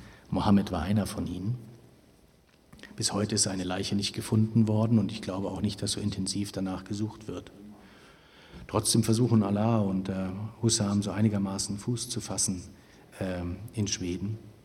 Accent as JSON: {"language": "German", "region": "Baden-Württemberg", "country": "Germany", "said": "Amar, den ich schon in meiner Heimatstadt in Baden-Württemberg hatte"}